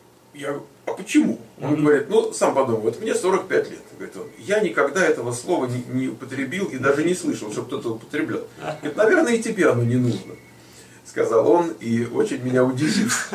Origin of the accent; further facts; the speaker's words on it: Ukraine; мы росли, когда было на Украине, была такая языковая норма